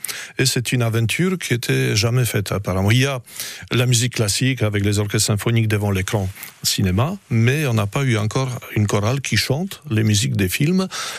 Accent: Poland; Bon, je suis polonais, donc j'ai pris aussi un film polonais

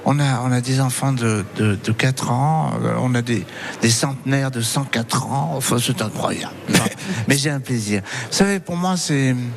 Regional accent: Paris, Île-de-France, France; born there; j'ai jamais oublié d'où je viens. Je suis né à Ménilmontant, à Paris, dans le quartier d' … on était 4 enfants dans un petit 40 mètres carrés

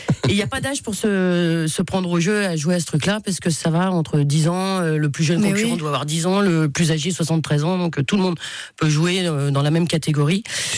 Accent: Brittany, France; Je précise que je suis bretonne quand même.

